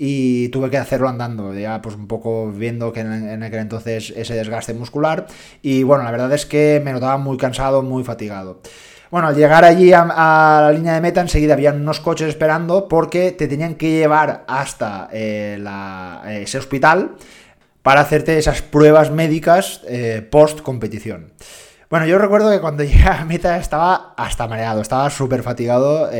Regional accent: Dénia, Valencian Community, Spain; Yo soy de Denia y Girona estará, creo que entre 4 horas o 5 horas de mi residencia.

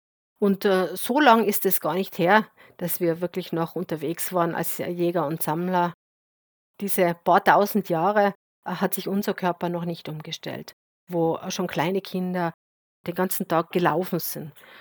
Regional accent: Tyrol, Austria; gerade ich bringe oft das Beispiel als Tirolerin natürlich vom Skifahren

